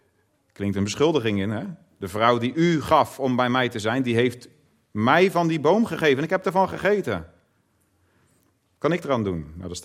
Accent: Limburg, Netherlands; wij komen uit Limburg, de begrafenis was bij Amersfoort, onze oude regio.

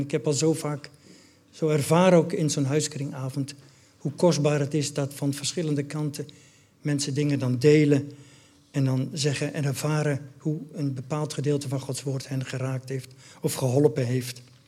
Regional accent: Netherlands; Dat vinden we allemaal, zeker als Nederlanders. Ik denk dat de Belgen het misschien beter eraf brengen. Maar als Nederlanders laten we ons niet zo gemakkelijk dingen gezeggen.

